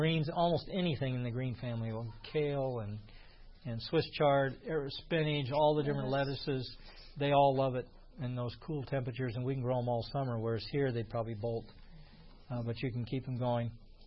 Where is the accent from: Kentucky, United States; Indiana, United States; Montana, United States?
Indiana, United States; Nothing like good old, I grew up in Indiana summer tomatoes.